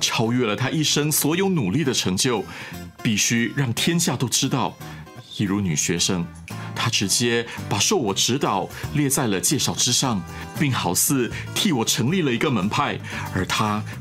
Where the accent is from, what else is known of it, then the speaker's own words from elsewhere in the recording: Taipei, Taiwan; 作为台北人，我会来到中南部完全是因为妻子